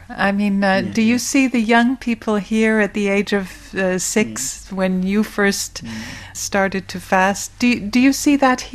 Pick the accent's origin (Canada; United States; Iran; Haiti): Canada; Toronto, Ontario; I know because I'm from Toronto, and in the summer, the sun doesn't set until 9 p.m.